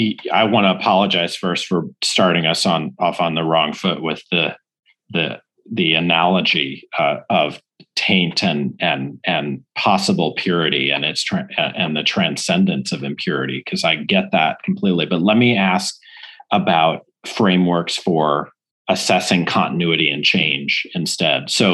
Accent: St. Louis, Missouri, United States; extraordinary book about my hometown, St. Louis

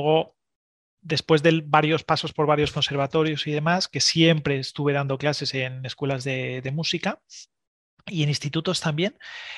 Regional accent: Santander, Cantabria, Spain; moved away; en ese momento vivía en Navarra y tenía que tomar la opción de o me quedo en Navarra trabajando, que tenía trabajo y estaba bien, o vuelvo a Santander, yo soy de Santander

